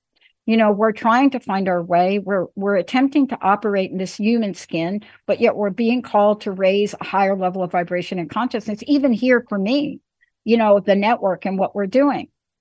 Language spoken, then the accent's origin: English; New York City, New York, United States; I grew up in New York, and you've heard me talk about a lot.